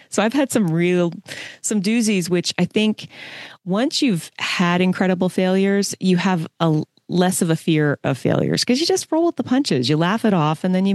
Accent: East Coast, United States; I was raised on the East Coast. So it's very, very far away.

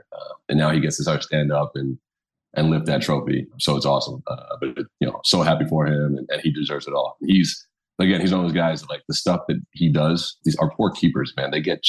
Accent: Brooklyn, New York, United States; So, you know, I'm from Brooklyn, New York, born and bred New Yorker, never lived outside New York, so I moved out here.

